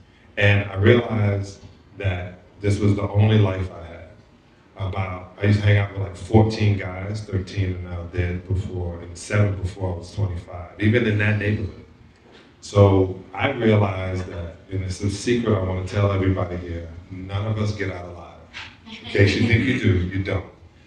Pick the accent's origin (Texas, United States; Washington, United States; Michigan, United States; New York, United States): New York, United States; Brooklyn; I'm from Brooklyn, New York.